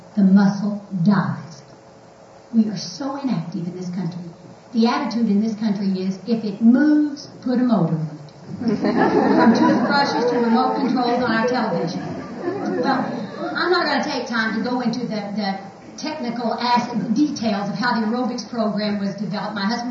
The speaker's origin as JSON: {"language": "English", "town": "Noble", "region": "Oklahoma", "country": "United States", "said": "I'm from Noble, Oklahoma, which is over near Norman, many of you may know, with the University of Oklahoma."}